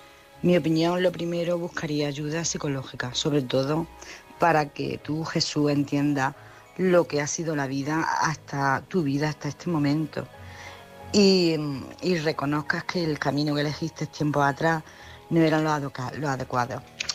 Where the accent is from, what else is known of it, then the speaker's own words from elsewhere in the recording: Jaén, Andalusia, Spain; soy de Jaén.